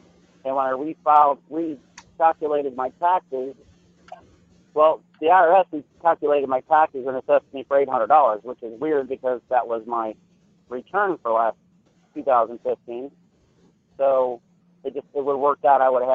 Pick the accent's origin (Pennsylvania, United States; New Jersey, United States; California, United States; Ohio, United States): Ohio, United States; I'm from Ohio.